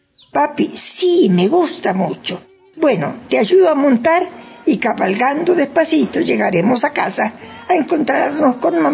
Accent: Tandil, Buenos Aires Province, Argentina; a una escuela más grande, justamente a mi pueblo natal Tandil

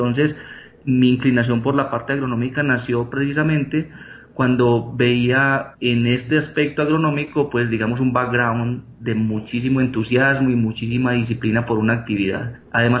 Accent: Manizales, Caldas, Colombia; Yo soy nacido y criado en Manizales y actualmente mi lugar de residencia es Manizales.

